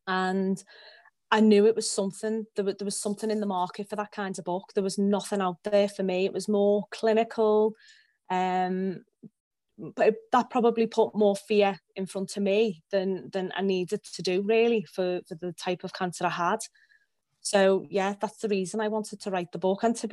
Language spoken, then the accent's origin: English; Liverpool, North West England, United Kingdom; It's a biography, starting off about me, how growing up in Liverpool, coming from a really close, strong family.